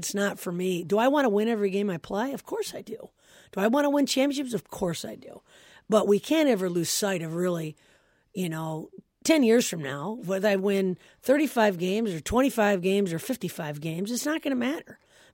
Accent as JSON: {"language": "English", "town": "Flint", "region": "Michigan", "country": "United States", "said": "I mean, I'm from Flint. My mom still lives in Flint. My family's all here."}